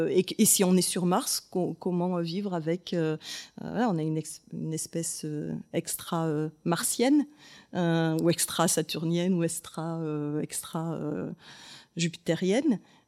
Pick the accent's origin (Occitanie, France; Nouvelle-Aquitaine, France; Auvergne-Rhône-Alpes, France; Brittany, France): Auvergne-Rhône-Alpes, France; J'ai grandi en Ardèche et le ciel était très présent quand même dans ma vie d'enfant, le ciel de nuit.